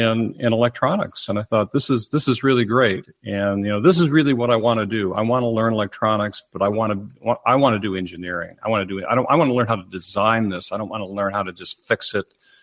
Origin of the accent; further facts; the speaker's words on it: Chicago, Illinois, United States; But coming from my hometown of Chicago